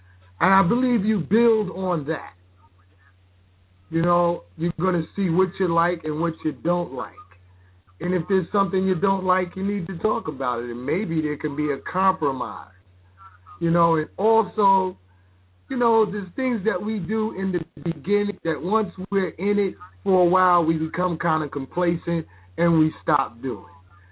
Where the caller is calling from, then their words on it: New York, United States; I'm from New York.